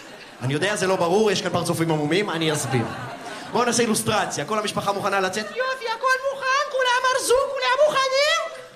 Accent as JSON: {"language": "Hebrew", "country": "Russia", "said": "אם יש כאן מישהו בעולם שלא יודע, אז אני רוסי. מי עוד רוסי פה?"}